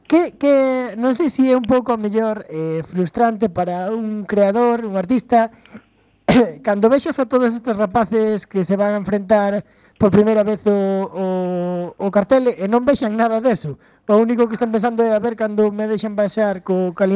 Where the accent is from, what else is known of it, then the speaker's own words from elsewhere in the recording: A Coruña, Galicia, Spain; eu son de Catanga